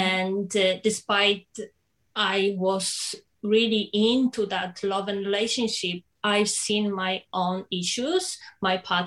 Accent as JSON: {"language": "English", "country": "Poland", "second_language": "English", "moved": "yes", "lives_now": "Sydney, Australia", "said": "So I live in Sydney for 7.5 years, and I am originally from Poland."}